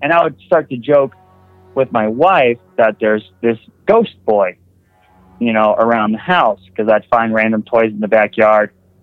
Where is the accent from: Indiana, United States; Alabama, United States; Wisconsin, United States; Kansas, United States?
Wisconsin, United States; now in West Virginia, United States; I'm calling from West Virginia. I'm from Wisconsin, but I live in West Virginia for the moment.